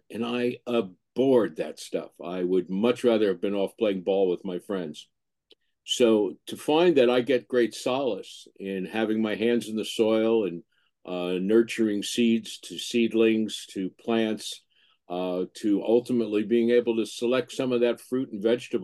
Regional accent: New Jersey, United States; And I grew up in New Jersey. Somebody had to, and I felt I was strong enough to do that. So that's where my story began.

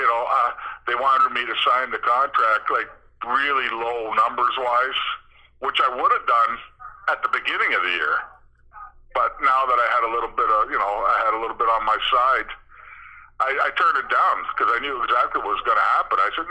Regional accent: Toronto, Ontario, Canada; growing up in Toronto

